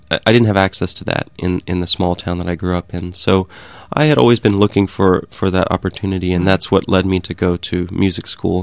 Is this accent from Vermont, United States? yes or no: no; Donna, Texas, United States; I knew that I wanted to be... a creative musician when I was there and growing up in Donna, Texas.